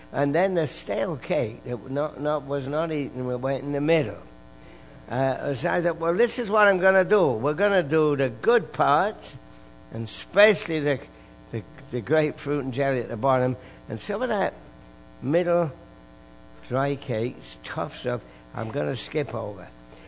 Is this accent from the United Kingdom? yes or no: yes; England, United Kingdom; I grew up in England, and occasionally we had that unhealthy food, you know.